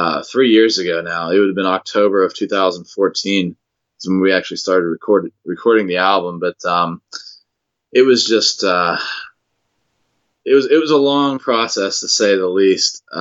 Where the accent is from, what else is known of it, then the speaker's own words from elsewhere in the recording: Pennsylvania, United States; Well, we're from Westmoreland County, so we've been playing a lot around here.